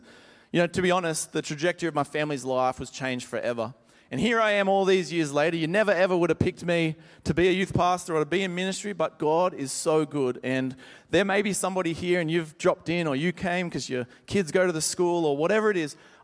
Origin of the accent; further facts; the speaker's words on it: Sydney, New South Wales, Australia; as you heard, I'm from Sydney. Don't hold it against me.